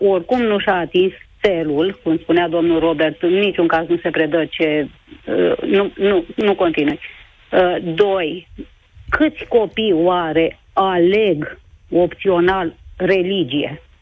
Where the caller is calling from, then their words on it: Râmnicu Vâlcea, Vâlcea County, Romania; sunt din Râmnicu Vâlcea.